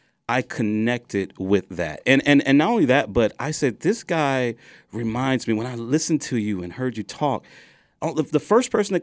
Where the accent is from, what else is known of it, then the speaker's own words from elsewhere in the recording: Atlanta, Georgia, United States; because I'm from Atlanta